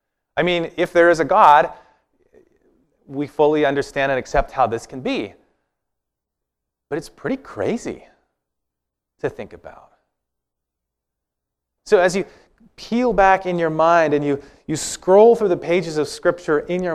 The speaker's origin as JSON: {"language": "English", "town": "Walla Walla", "region": "Washington", "country": "United States", "tie": "born or raised there", "said": "Like, I grew up in Walla Walla, which is kind of is that a weird name for a town?"}